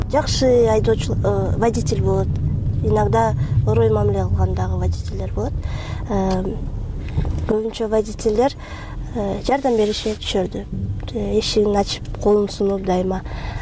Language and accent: Kyrgyz; Bishkek, Kyrgyzstan; 23 жаштамын. Бишкек шаарында туруп өскөм.